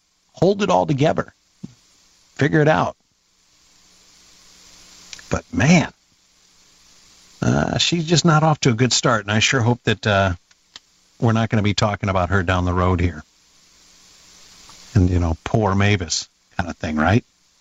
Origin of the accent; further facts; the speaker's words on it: Davenport, Iowa, United States; I grew up in the Quad Cities, Davenport, and my wife's a farmer's daughter from Mechanicsville, Iowa, so I have fond memories of Iowa